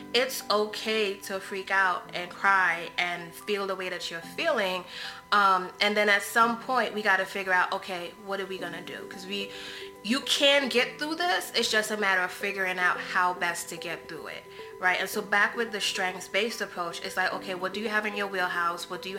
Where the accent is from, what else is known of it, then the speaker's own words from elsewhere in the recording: Trinidad & Tobago; now in United States; I was born in the Caribbean. I was born in Trinidad. My mom migrated to the U.S. when I was about 6 years old, and I stayed in Trinidad.